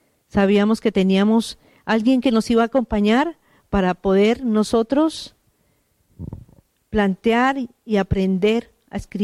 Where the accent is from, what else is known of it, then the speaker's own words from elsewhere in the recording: Colombia; also born or lived in Ecuador; now in Spain; no solamente salimos de Colombia, en mi caso, estaba exiliada en otro país y hasta ese lugar, como fue Ecuador, llegó la persecución y me trajeron a España.